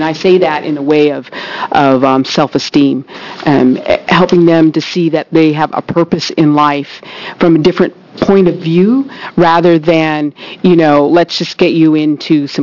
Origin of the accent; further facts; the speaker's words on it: Warm Springs, Oregon, United States; growing up in Warm Springs, growing up very, very traditional, that resiliency is being able to go back to our spiritual ways.